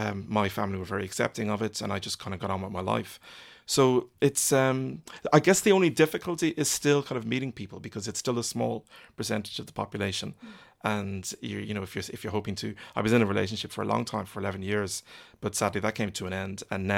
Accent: Ireland; I've lived in Ireland all my life. I am Irish.

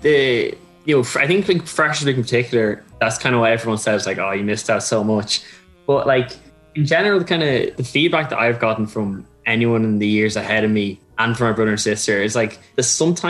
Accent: Dunshaughlin, Leinster, Ireland; I'm from Dunshaughlin.

